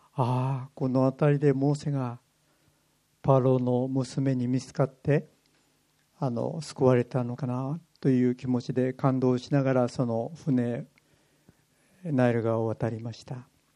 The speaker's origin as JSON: {"language": "Japanese", "region": "Kumamoto", "country": "Japan", "tie": "born there", "lives_now": "Hokkaido, Japan", "said": "もう私は本当は北海道人なんですね。でも私はですね、九州の熊本で生まれましてですね、今もですね、やっぱり私は熊本人だなと思うんですね。"}